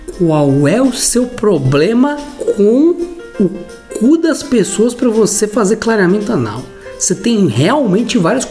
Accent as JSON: {"language": "Portuguese", "town": "São Vicente", "region": "São Paulo", "country": "Brazil", "said": "Sou de São Vicente."}